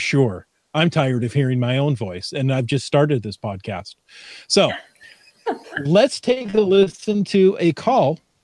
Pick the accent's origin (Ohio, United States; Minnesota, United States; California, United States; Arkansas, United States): Ohio, United States; Toledo; I grew up right around Toledo, Ohio. I remember the High-Low Bridge.